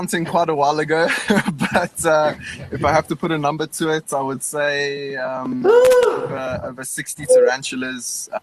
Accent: Durban, KwaZulu-Natal, South Africa; born there; Shucks, so I was born in Durban

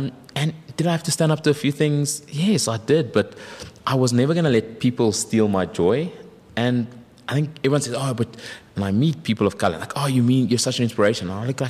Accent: South Africa; As a South African, I'm exceptionally proud to have represented my country

